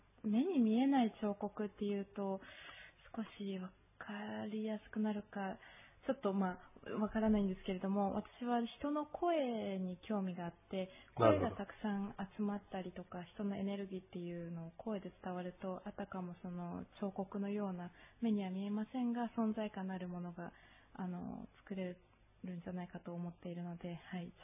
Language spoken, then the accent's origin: Japanese; Setagaya, Tokyo, Japan; 私は東京の世田谷で生まれました。